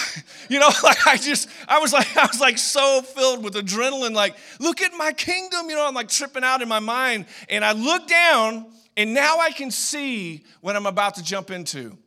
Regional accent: San Francisco, California, United States; It was San Francisco fog. That's the area where I'm from California, and it's thick.

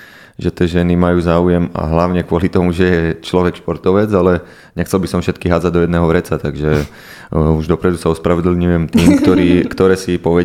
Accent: Levoča, Prešov Region, Slovakia; moved away as an adult; now in Trnava, Slovakia; No, už som dlho pred Levoče, ale som hrdý na to, že som sa narodil v Levoči

